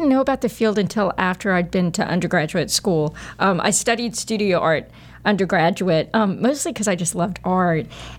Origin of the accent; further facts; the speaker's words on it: Chapel Hill, North Carolina, United States; Okay, so I actually was born and raised in Chapel Hill. I'm a native.